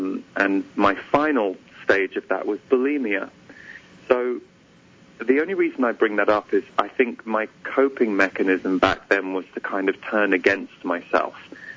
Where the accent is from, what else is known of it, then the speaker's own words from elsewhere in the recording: England, United Kingdom; born there; So I was born in England. I'm 44 now. And I was born into a very loving family, but not necessarily an overtly spiritual family.